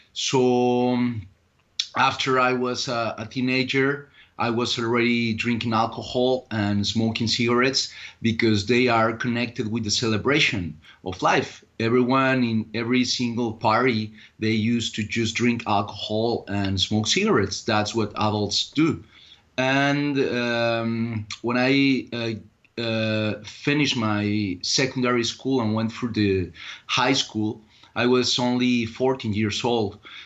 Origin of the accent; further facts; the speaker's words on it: Ciudad Guzmán, Jalisco, Mexico; English is a second language; I was born in Ciudad Guzmán, Jalisco. That it's a small city, 1 hour and a half south of Guadalajara, Jalisco, in Mexico. The main activities in this village is farming and cattle.